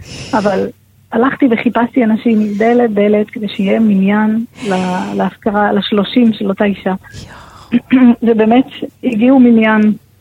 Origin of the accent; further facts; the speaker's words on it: Re'im, Southern District, Israel; שנינו גדלנו ברעים, גם חן וגם אני. שנינו גדלנו, שנינו בני משק, אני עוד מתגוררת ברעים